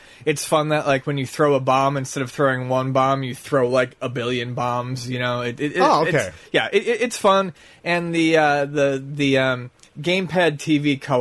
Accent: Buffalo, New York, United States; Yeah, I'm from Buffalo.

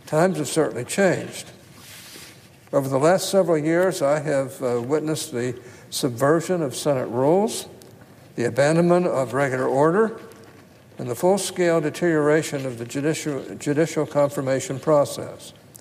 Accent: Utah, United States; In my home state, we were able to strike such a balance with the historic Utah Compromise.

